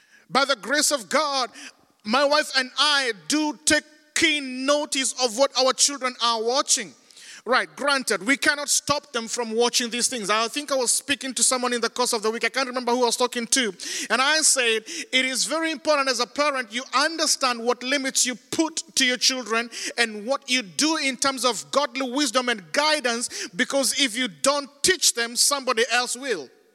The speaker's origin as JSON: {"language": "English", "country": "Kenya", "tie": "born or raised there", "said": "I grew up in Kenya, I know, but now you have known that. And I remember growing up in the 1980s, there was only one TV station in Kenya."}